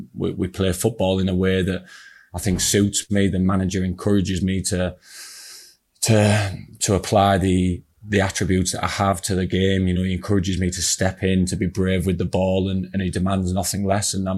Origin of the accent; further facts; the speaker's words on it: Middlesbrough, North East England, United Kingdom; part of leaving my hometown club that I was captain of, which, as you know, Clem, meant a lot to me and does to anyone from Middlesbrough.